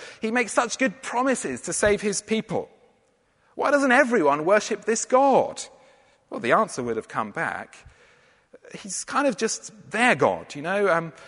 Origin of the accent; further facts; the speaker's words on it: England, United Kingdom; It would feel kind of wrong to wear a kilt as an Englishman.